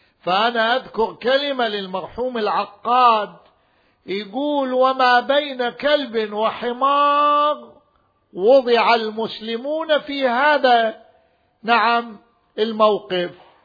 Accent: Iraq; عندنا بالعراق مثل الحرامي والقعادي إذا تعاركوا البوقة تطلع

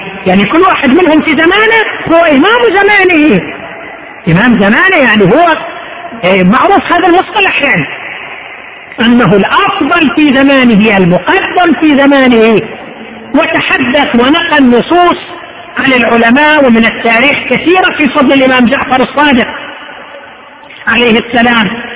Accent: Qatif, Eastern Province, Saudi Arabia; حتى كان يوزع في المحكمة ايضا عندنا في القطيف

